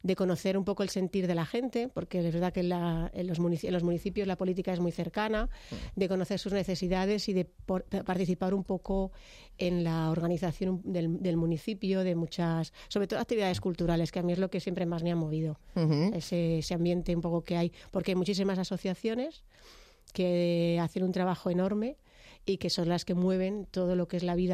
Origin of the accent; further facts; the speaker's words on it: El Molar, Community of Madrid, Spain; born there; No, nací en el Molar, pero me casé con un molareño y allí vivimos.